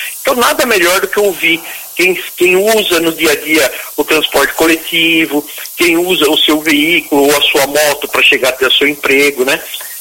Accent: Várzea, Brazil; Eu sou morador da cidade de Várzea, eu sou nascido aqui em Várzea, pra você ter uma ideia, pô, sou 59 anos de idade, eu lembro quando Várzea tinha 9 mil habitantes.

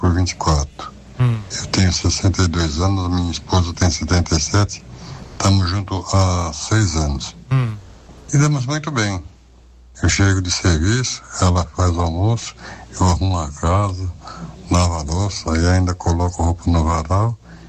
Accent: São Mateus, Brazil; Sou de São Mateus.

